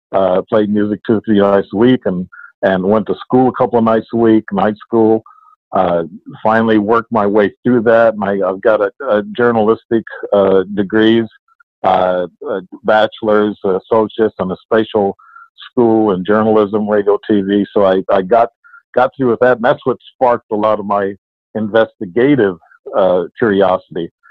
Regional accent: Illinois, United States; I was born and raised here in Southern Illinois, and this is where most of my events happened.

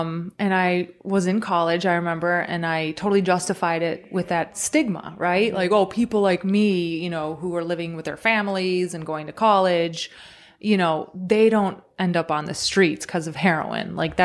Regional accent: Detroit, Michigan, United States; first language Croatian; Croatian was my first language, but, you know, grew up speaking English, watching TV, and going to school.

